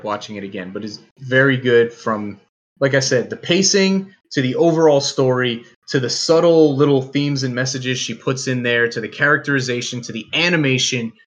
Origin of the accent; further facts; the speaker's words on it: New Jersey, United States; What he said, because I'm from Jersey and I can't roll my R's like that.